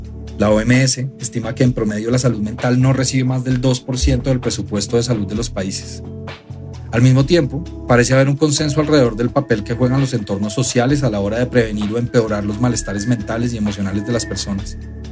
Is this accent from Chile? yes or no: no; Colombia; soy un periodista colombiano